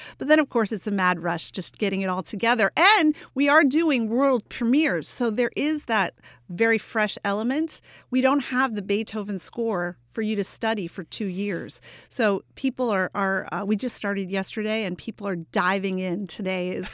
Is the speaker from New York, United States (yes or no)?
yes; Rochester, New York, United States; Robert's from Buffalo, New York. I'm from Rochester, New York. We have a house in Saratoga Springs.